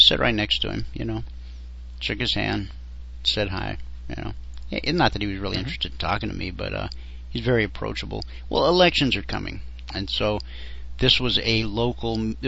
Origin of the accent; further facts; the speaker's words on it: Georgia, United States; my grandfather was the sheriff of the little town I grew up in Georgia.